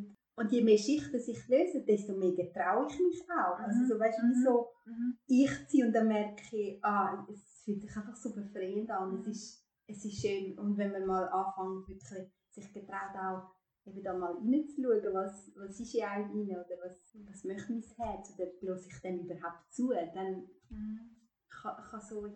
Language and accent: German; Kosovo; ich glaube, ich habe dir erzählt, ich komme aus Kosovo